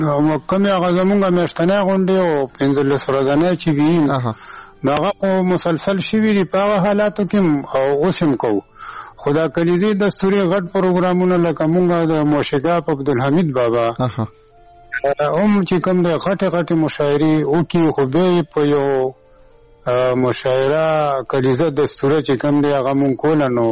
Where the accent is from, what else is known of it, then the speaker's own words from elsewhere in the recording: Badaber, Khyber Pakhtunkhwa, Pakistan; دا زمونږ بس پدری یعنی پلار نیکه کلی دی، خپل ذاتي کلی مو دی، پیدایش مې همدا دغه دی، استوګنه مې همدغه بډه بیره کې ده.